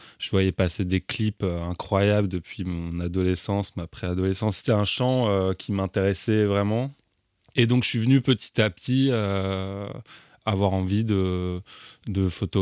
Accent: Paris, Île-de-France, France; born there; Je vis et je travaille et je suis né à Paris.

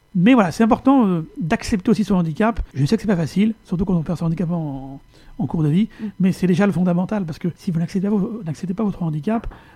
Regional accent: France; born there; donc je suis issu de l'immigration. Je suis né en France, mais d'origine algérienne.

